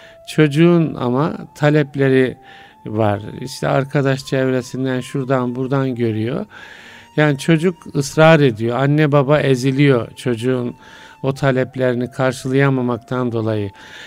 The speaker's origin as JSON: {"language": "Turkish", "region": "Kahramanmaraş", "country": "Turkey", "said": "Yani ben Maraşlıyım da değerli dinleyiciler"}